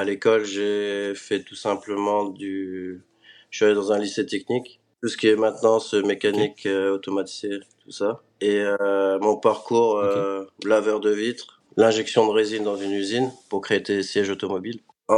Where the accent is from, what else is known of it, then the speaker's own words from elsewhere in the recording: Strasbourg, Grand Est, France; born there; du coup, j'habite à Strasbourg, je suis né là-bas.